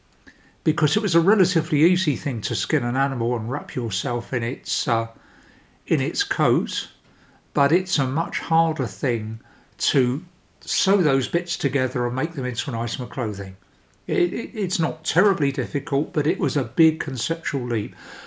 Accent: London, United Kingdom; I come from South London, so I have long vowels.

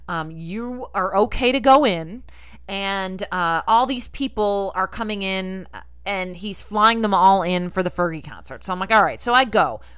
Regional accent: Rochester, United States; I actually watched the opening of that film in my hometown of Rochester. And I was like, I'm from Rochester.

